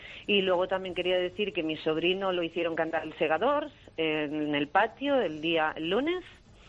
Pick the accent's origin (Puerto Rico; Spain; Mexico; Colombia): Spain; yo soy española, hoy, mañana y ayer y todos los días